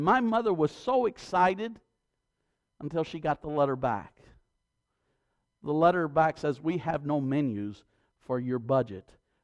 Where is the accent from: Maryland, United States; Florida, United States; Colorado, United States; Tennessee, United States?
Tennessee, United States; Knoxville; my father was a preacher, is a preacher, and we grew up in Knoxville, Tennessee. We had a garden the size of an acre.